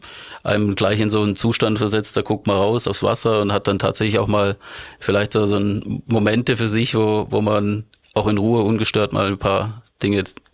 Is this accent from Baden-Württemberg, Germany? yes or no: yes; Neuenburg am Rhein, Baden-Württemberg, Germany; ich komme tatsächlich aus dem Ort, in Neuenburg am Rhein, da bist du fußläufig in 5 Minuten einfach am Rhein.